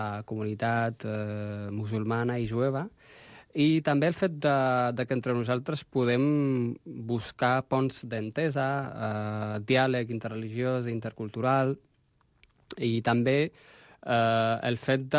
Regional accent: Morocco; moved away as an adult; now in Barcelona, Spain; Jo vaig venir des del Marroc per continuar els meus estudis universitaris i després vaig estar treballant un temps al Marroc, en el meu país d'origen, i ja, doncs, després d'uns 2 anys treballant al Marroc, doncs, em vaig instal·lar ja aquí a Catalunya, a Barcelona, ja una mica més definitivament.

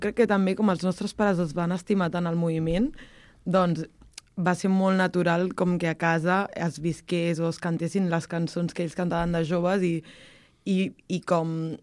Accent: Badia del Vallès, Catalonia, Spain; I al final tots venim d'ambients molt obrers. Jo, per exemple, vinc de Badia del Vallès, que era una ciutat per construir.

